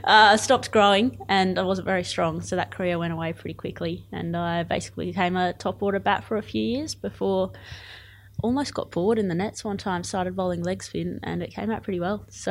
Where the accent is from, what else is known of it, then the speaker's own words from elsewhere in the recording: Zimbabwe; born there; So I was born in Zimbabwe. Okay. My parents were born in Zimbabwe, but on both sides, the grandparents are from India, so Gujarat. And we've maintained that Indian heritage throughout. So we're still fairly religious, still celebrate Indian events